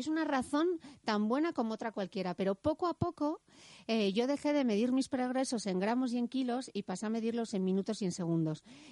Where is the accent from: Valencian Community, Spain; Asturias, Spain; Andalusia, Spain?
Asturias, Spain; Bueno, yo soy de Asturias, tenemos ese tipo de clima.